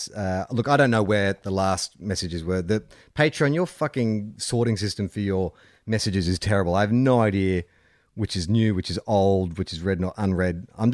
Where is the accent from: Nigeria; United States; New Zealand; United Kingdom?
New Zealand; now in Germany; I'm a Kiwi, but I live in Germany